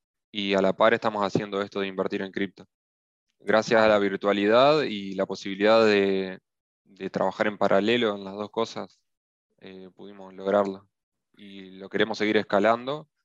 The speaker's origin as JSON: {"language": "Spanish", "country": "Argentina", "said": "y también soy argentino. Sí, en 2013 yo tenía 18, 19 años y estaba estudiando administración de empresas."}